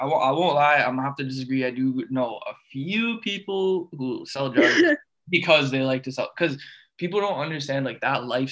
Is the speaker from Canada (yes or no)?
yes; Toronto, Ontario, Canada; because I'm from Toronto.